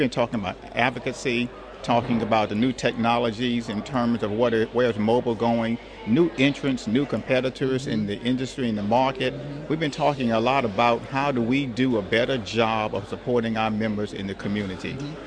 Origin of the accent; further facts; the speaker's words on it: North Carolina, United States; What accent? I'm from North Carolina. There's no accent. You have the accent.